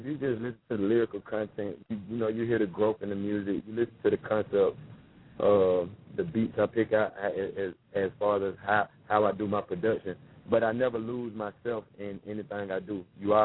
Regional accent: Atlanta, Georgia, United States; growing up in Atlanta and being a fan of … being a fan of … coming up through middle school

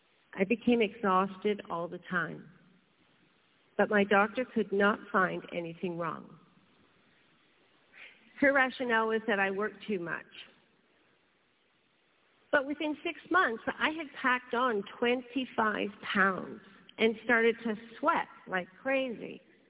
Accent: Ontario, Canada; I grew up just outside of Toronto

